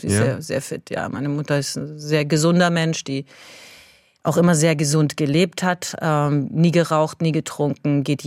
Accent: Tehran, Tehran Province, Iran; Ich sprach die Sprache so wie jetzt. Ich bin zweisprachig aufgewachsen. Ich war auch in Teheran

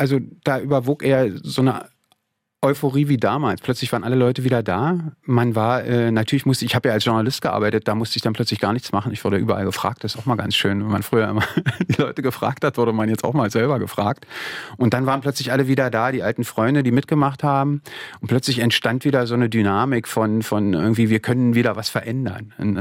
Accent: East Germany, Germany; man wollte sich ja auch nicht gleich immer als Ossi outen.

